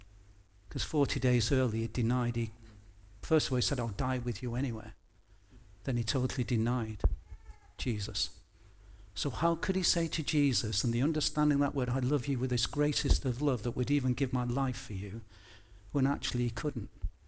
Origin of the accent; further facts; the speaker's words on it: United Kingdom; We're so British, we don't actually like to commune with passing strangers, do we?